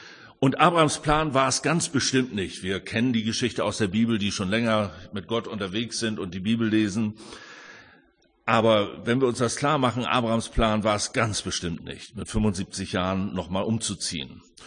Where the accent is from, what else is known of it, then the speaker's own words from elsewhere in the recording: Hamburg, Germany; Ich komme aus Hamburg.